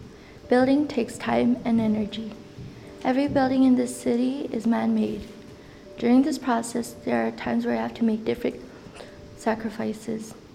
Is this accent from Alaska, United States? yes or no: yes; Toksook Bay, Alaska, United States; and I'm from Tuxuk Bay